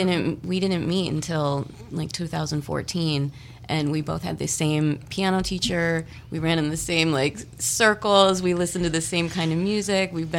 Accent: Indiana, United States; Well, I am from Northwest Indiana, born and raised. Been here for a very long time.

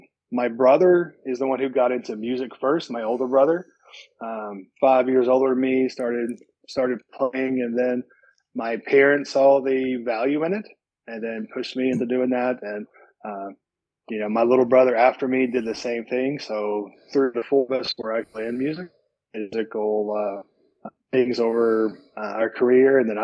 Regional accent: Virginia, United States; First off, I was raised in Virginia. I'm a mountain boy. I grew up on the top of the mountain, very much an Appalachian upbringing.

